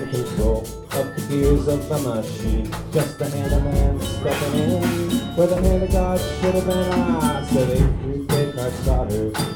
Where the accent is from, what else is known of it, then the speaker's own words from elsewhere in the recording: San Francisco, California, United States; So next up, we're from San Francisco. You guys know that you have more stars out here than San Francisco at night.